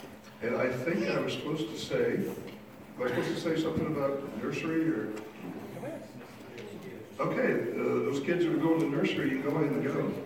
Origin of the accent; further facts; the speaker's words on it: Lincoln, Nebraska, United States; also born or lived in Sioux City, United States; Lynn and I both grew up in Nebraska. I grew up in Lincoln, actually born in Sioux City, Iowa. My parents moved to Lincoln, Nebraska when I was still young.